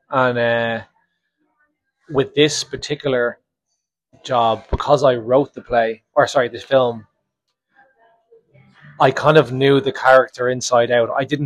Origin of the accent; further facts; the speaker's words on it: Dublin, Leinster, Ireland; I grew up in Dublin